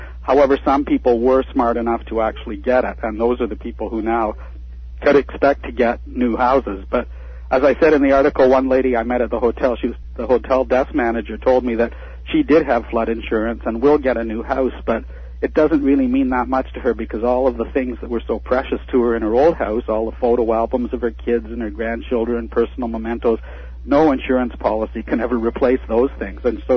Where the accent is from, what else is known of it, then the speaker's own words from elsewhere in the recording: Canada; Well, I'm a Canadian, so maybe the hot weather is, you know, I'm not used to it the way they are.